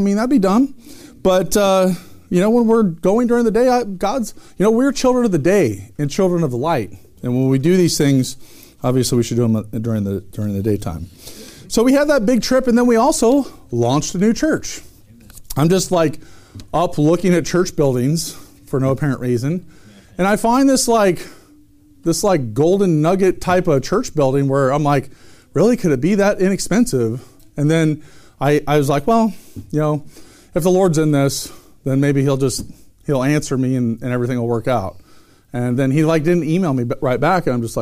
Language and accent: English; Portland, United States; People are like, Detroit soul winning? Like, where are you from? Like, Portland.